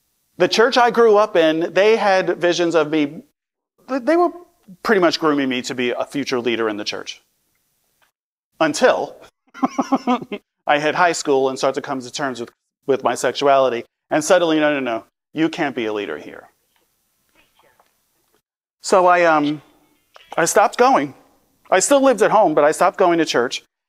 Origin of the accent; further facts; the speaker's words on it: New York City, New York, United States; So I grew up in Staten Island, New York City, you know that. Conservative, religious parents, right? Fundamentalist. Plymouth Brethren was the name of the denomination.